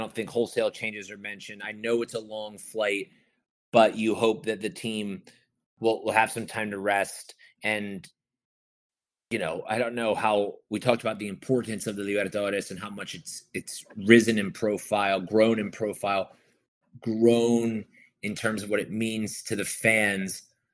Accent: United States; as an American

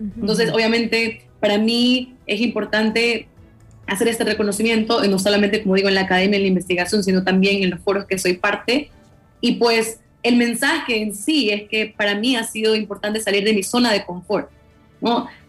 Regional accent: Machala, El Oro, Ecuador; born there; haciendo proyectos en Machala, en mi ciudad donde yo nací.

